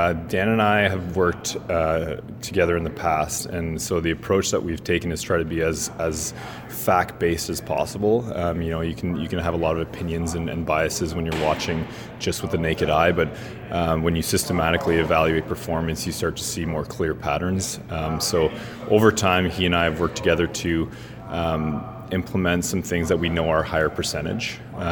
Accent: Canada; I'm a proud Canadian, and I always love to see Hockey Canada do well.

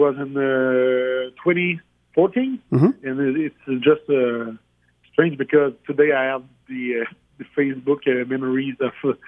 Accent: Quebec, Canada; Yeah, I'm from Quebec, in southern Quebec.

